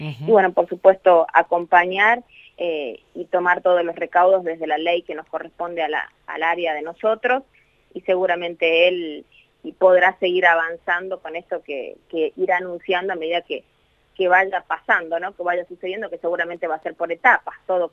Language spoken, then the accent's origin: Spanish; Paclín, Catamarca, Argentina; a mí que soy de Paclín, también plantearle las líneas interurbanas